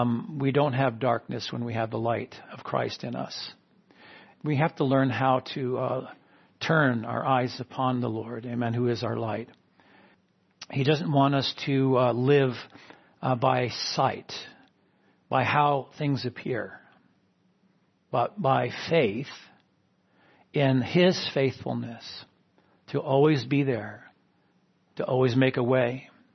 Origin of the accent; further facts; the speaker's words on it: New England, United States; I'm from New England, so I know all about snow, and that's why I like the Northwest